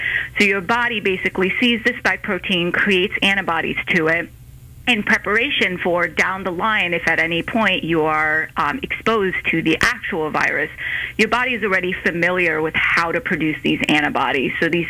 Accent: St. Louis, Missouri, United States; also born or lived in Ohio; I'm originally from St. Louis, went eastwards towards Ohio for residency training and practice for a few years, and then this opportunity opened up here to bring me closer to family.

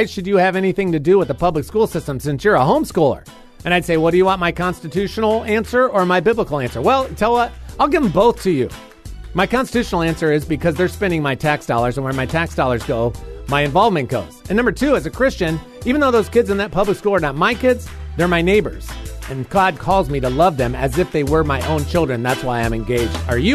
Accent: Chicago, Illinois, United States; So that's me being a Chicagoan, voting a couple hundred times every 2 years.

